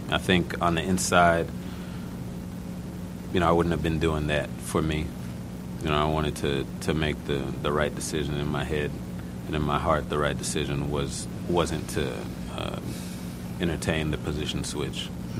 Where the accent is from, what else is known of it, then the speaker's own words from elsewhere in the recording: Los Angeles, California, United States; growing up in Los Angeles, the Raiders, at the time I was there, that was the team you wanted to be associated with.